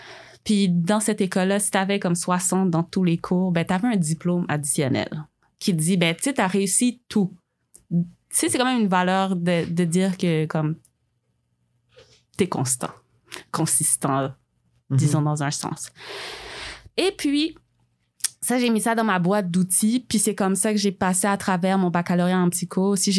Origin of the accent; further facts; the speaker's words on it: Quebec, Canada; Oui, moi, je suis née au Québec. Je suis québécoise, même si ça paraît pas sur ma face.